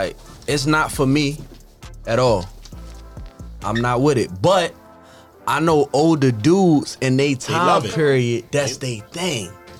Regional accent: Baltimore, Maryland, United States; Like I'm from Rice Town, the 2900 block, Park Heights, down bottom.

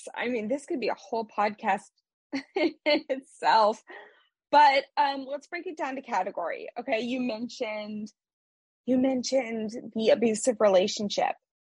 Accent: Kansas, United States; I'm a girl from Kansas, right? Originally.

